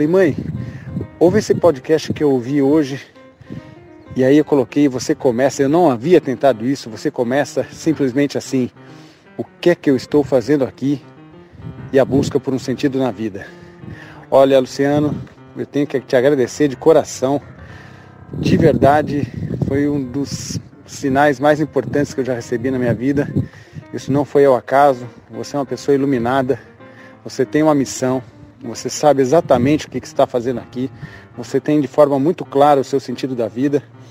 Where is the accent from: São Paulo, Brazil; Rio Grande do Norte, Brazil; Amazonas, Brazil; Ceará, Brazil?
São Paulo, Brazil; Rio Claro; Sou aqui de Rio Claro